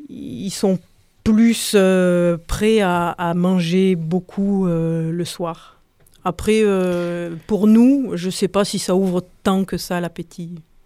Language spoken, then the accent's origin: French; Nîmes, Occitanie, France; Moi, je suis originaire de Nîmes. Plutôt du côté des Cévennes. Certes, c'est une région montagneuse, mais pas tout à fait comme le Vercors.